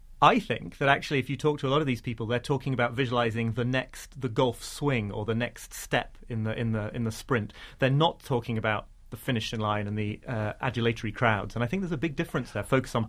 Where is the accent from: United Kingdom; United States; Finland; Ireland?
United Kingdom; as a Brit